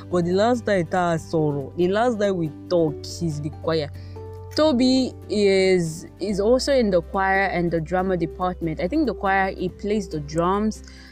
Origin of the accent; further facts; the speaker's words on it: Warri, Delta, Nigeria; born there; So I'm actually Yoruba, but I was born in Delta State, Warri, right?